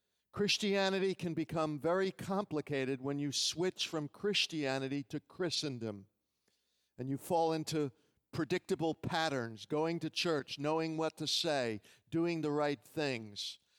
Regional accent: Philadelphia, Pennsylvania, United States; moved away; also born or lived in Miami; As many of you know my testimony, I was raised in Philadelphia, moved to Miami in 1969. My father moved me there to get me away from drugs.

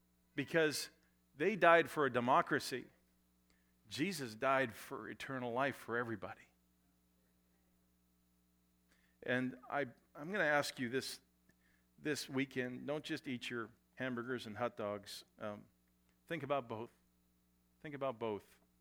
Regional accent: Canada; now in United States; I grew up in Canada where the military was not really something that was deeply respected or talked about. Yet when I came to this country

